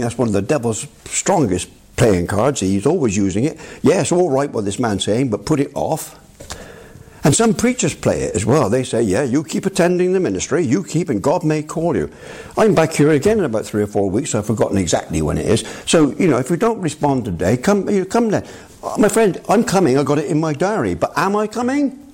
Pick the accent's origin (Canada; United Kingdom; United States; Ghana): United Kingdom; England; Well, I happen to be an Englishman. And I'm not saying this because I'm an Englishman, but I am an Englishman.